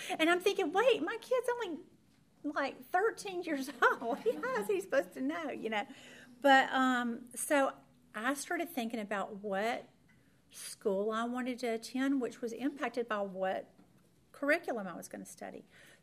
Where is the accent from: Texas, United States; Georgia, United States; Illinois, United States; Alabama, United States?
Alabama, United States; Birmingham; I'm from Birmingham, but I really wanted